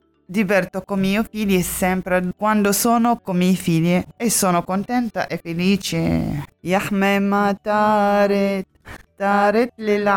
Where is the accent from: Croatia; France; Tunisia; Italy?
Tunisia; Tunis, Tunis Governorate; first language Arabic; Italian is a second language; Così quando vanno nel mio paese, a Tunisi, si capisce quando la gente parla